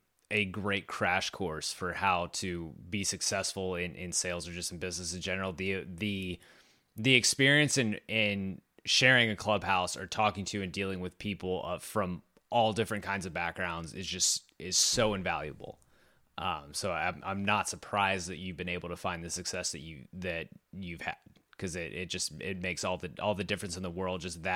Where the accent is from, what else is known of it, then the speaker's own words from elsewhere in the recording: Boerne, Texas, United States; if you're ever in Fort Worth or my hometown of Bernie, Texas